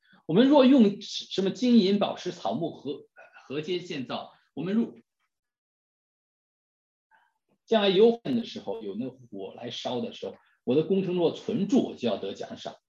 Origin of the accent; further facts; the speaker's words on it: China; 这在我们中国人的思想当中是根深蒂固的